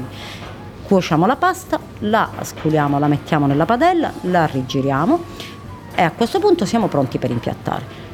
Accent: Sicily, Italy; Allora, io sono siciliana, il cuore ce l'ho là, non c'è niente da fare.

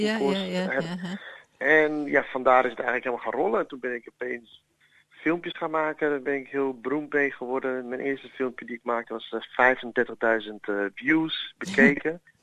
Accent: Ethiopia; Dutch is a second language; now in Netherlands; We zijn uit Ethiopië gevlucht naar Nederland toe.

